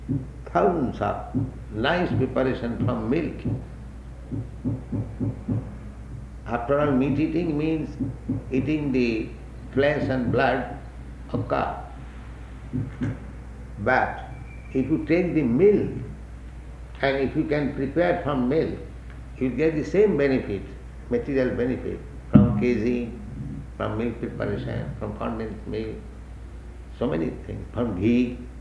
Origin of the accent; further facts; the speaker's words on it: India; English is a second language; because we come from India, this winter is little troublesome for us.